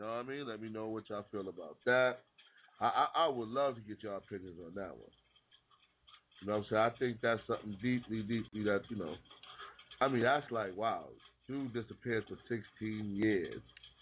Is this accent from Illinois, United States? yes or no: no; New York City, New York, United States; I grew up in Spanish Harlem, and I have yet living in Spanish Harlem, I have yet met one homeboy named Zimmerman